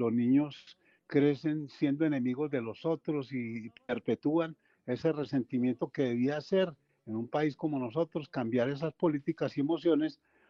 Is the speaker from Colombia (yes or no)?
yes; Medellín, Antioquia, Colombia; yo en Medellín vivo en Laureles, pero recuerdo a Naranjal como mi barrio natal, y en el cual pues recorrí mi juventud.